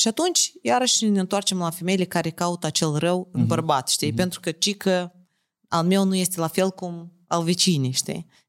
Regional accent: Romania; moved away as an adult; now in France; Vai, câțiva ani în urmă eram plecam din România spre Franța. Da, vreo 7 ani în urmă.

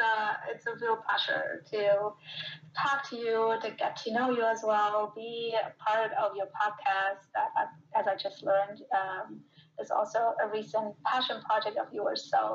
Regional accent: Baden-Württemberg, Germany; accent: German; English is a second language; Yeah, so as you probably can hear, I am born and raised in Germany. I have that German accent. Mm-hmm. I'm born in a tiny village in the south of the Black Forest, which is geographically the southwest of Germany.

